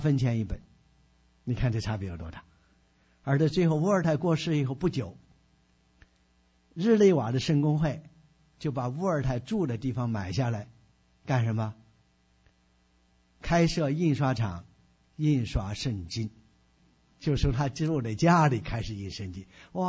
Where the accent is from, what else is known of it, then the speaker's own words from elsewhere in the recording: China; 因为你知道我是在大陆这样长大起来的，从小是唯物主义辩证法啊